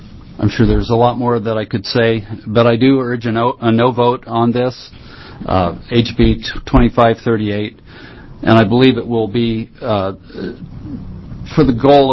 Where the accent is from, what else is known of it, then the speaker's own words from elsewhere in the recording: Silverton, Oregon, United States; from Silverton.